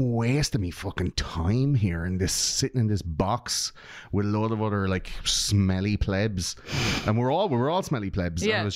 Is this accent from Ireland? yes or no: yes; Ireland; born or raised there